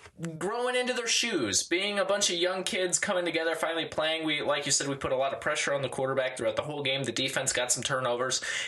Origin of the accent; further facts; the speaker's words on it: St. Louis, Missouri, United States; I don't like that it's coming against my hometown St. Louis Blues.